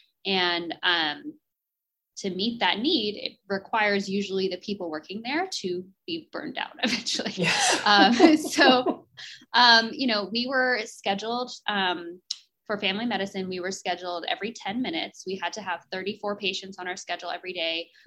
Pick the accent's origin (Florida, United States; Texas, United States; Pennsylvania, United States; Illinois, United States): Texas, United States; Houston; And he had found a job actually back in my hometown of Houston. Mm-hmm. So we moved back to Houston before I had my baby.